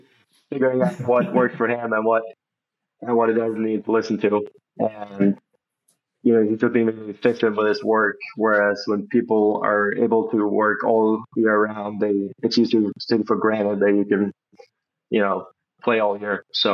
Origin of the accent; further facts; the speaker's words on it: Norway; now in United States; Yeah, Norway. Yeah.